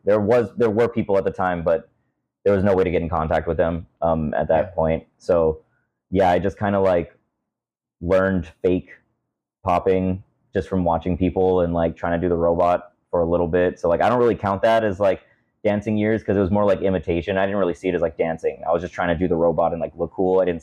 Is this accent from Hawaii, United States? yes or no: yes; Maui, Hawaii, United States; I'm from Maui. I was born and raised in Maui, Hawaii.